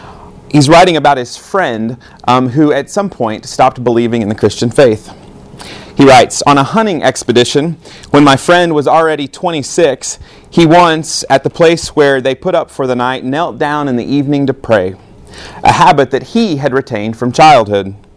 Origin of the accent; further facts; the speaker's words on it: Alabama, United States; I'm from Alabama, by the way. So it's a common expression there.